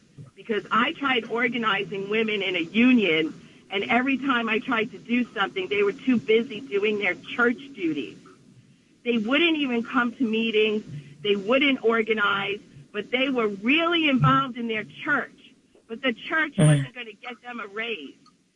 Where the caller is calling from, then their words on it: New Jersey, United States; from Bergen County.